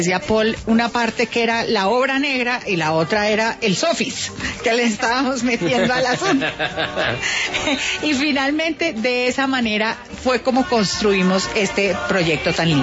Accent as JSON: {"language": "Spanish", "town": "Cali", "region": "Valle del Cauca", "country": "Colombia", "said": "Y yo soy caleña."}